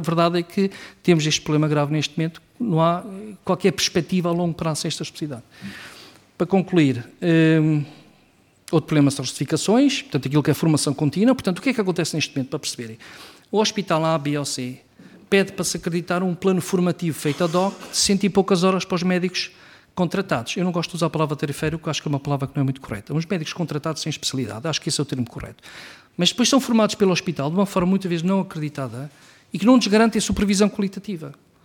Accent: Arganil, Coimbra, Portugal; eu sou de Arganil, Pampilhosa da Serra, que é uma zona do interior, trabalho em Viseu

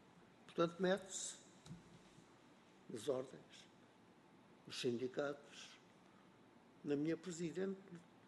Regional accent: Norte, Portugal; Há um ditado na minha terra, hoje não está muita gente. Quando está muita gente, a gente não deve dizer que é transmontana

